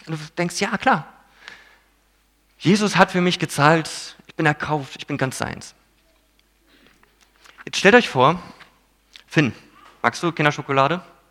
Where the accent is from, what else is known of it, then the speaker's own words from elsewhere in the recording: Philippines; Ich bin auf den Philippinen aufgewachsen.